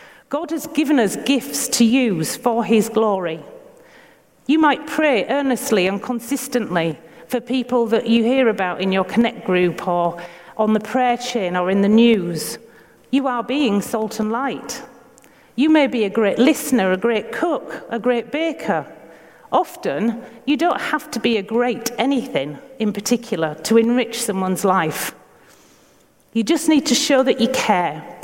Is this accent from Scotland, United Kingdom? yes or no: no; Yorkshire and the Humber, United Kingdom; accent: Yorkshire; That word "are," A-R-E, a bit hard to understand because of my Yorkshire accent, but it's so important.